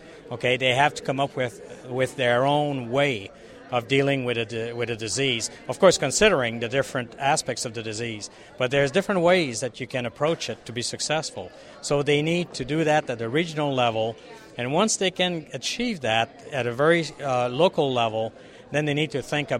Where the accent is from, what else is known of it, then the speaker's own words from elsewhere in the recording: Montreal, Quebec, Canada; Well, I'm from Montreal originally. I'm at the University of Montreal